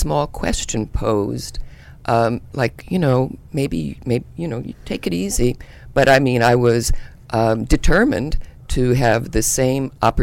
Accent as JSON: {"language": "English", "town": "Yalesville", "region": "Connecticut", "country": "United States", "said": "Yalesville, Connecticut, very rural part of Connecticut."}